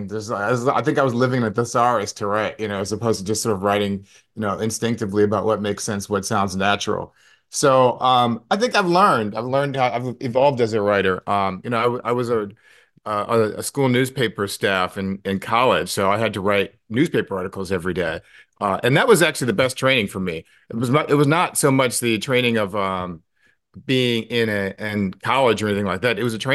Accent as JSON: {"language": "English", "town": "Clearwater", "region": "Florida", "country": "United States", "tie": "born or raised there", "also_born_or_lived": "St. Louis", "said": "I was born in St. Louis, Missouri, went to high school in Clearwater, Florida, graduated from Dartmouth College with a degree in government, went to law school at Harvard."}